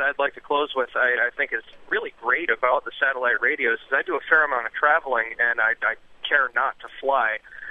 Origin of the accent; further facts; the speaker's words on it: Freeport, Illinois, United States; also born or lived in Philadelphia; I started listening a number of years ago in Philadelphia area, and I later moved back to my hometown of Freeport, Illinois.